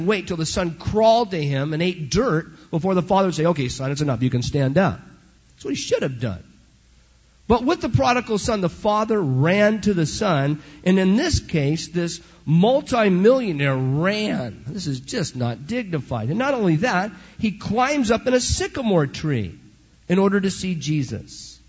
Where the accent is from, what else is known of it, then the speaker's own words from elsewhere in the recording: Rialto, California, United States; and I grew up in Rialto.